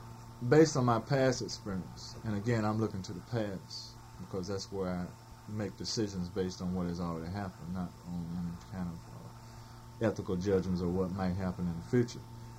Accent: the South, United States; Being a Southerner, I think this is traditional.

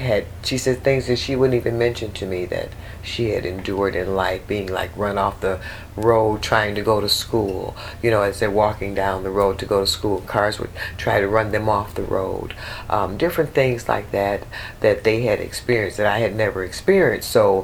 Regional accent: Detroit, Michigan, United States; moved away as an adult; now in Atlanta, United States; I was born in Detroit, Michigan.

